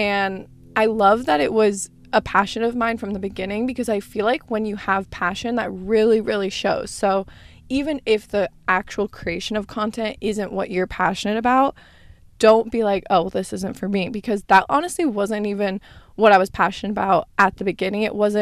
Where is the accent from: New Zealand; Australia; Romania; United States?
United States; Arizona; now in California, United States; I grew up in Arizona, so obviously the summers are brutal. And I feel like I just look forward to colder weather so much, except now that I live in California